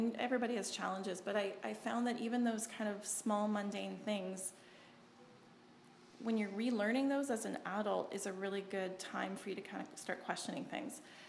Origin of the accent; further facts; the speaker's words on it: Canada; growing up in Canada